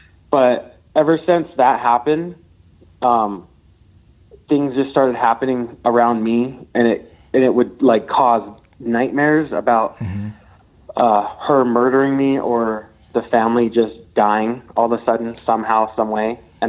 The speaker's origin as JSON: {"language": "English", "region": "Utah", "country": "United States", "said": "Hi, Tony. … I'm from Utah."}